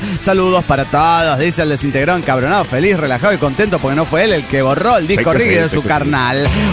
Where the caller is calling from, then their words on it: Cholula, Puebla, Mexico; de Momotla, Cholula, Puebla.